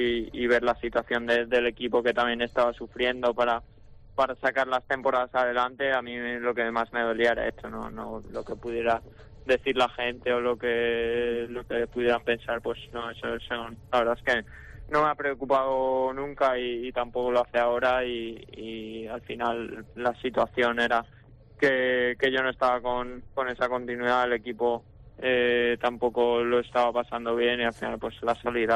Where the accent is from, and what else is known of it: Valencian Community, Spain